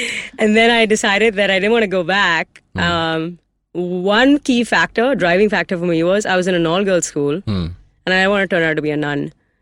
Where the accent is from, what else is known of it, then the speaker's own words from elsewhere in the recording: Pathankot, Punjab, India; No, I'm from Pathankot.